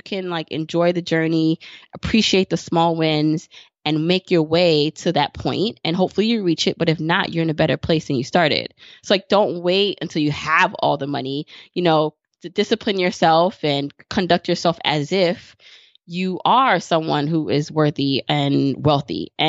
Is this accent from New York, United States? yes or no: yes; Brooklyn, New York, United States; So I live in New York City, and I grew up in Brooklyn, and I do come from humble beginnings.